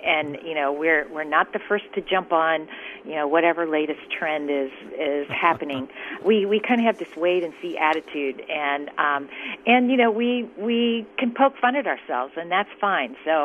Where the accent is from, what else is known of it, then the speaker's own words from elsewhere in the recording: Cincinnati, Ohio, United States; or I know I grew up in Cincinnati. When I go back, you know, Cincinnati is really a great ice cream town.